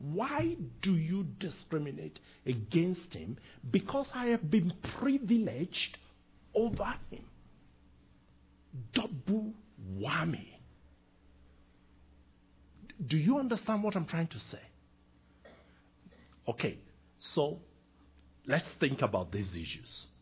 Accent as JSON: {"language": "English", "region": "Southwest", "country": "Nigeria", "said": "I come from Yoruba land."}